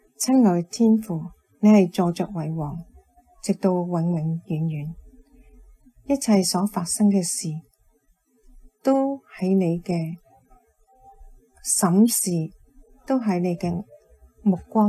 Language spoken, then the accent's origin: Chinese; Hong Kong; 那我们是香港人，也都我们知道香港是即是属于中国的一部分。